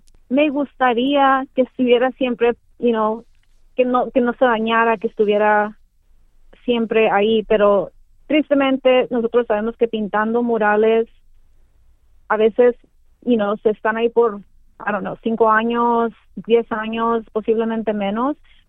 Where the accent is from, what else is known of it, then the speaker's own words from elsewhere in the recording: Tijuana, Baja California, Mexico; now in Australia; yo crecí en Tijuana y miraba un mural todos los días enfrente de mí, de mi casa